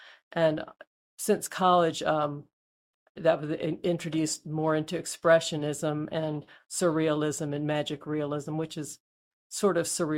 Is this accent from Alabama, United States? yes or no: yes; Auburn, Alabama, United States; Well, I'm from Auburn, Alabama, went to college there.